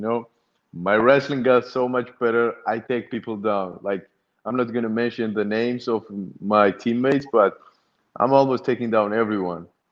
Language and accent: English; Georgia; moved away; back in the days when I was in Georgia, in my home country.